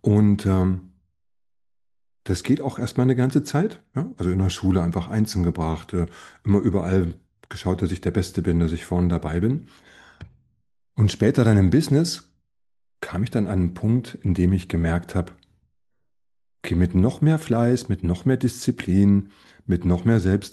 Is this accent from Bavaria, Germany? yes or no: no; Berlin, Germany; Ja, ich bin ja noch in der DDR aufgewachsen. Ich war 14, als die Mauer fiel, so ungefähr zur Einordnung. Und bin in Berlin groß geworden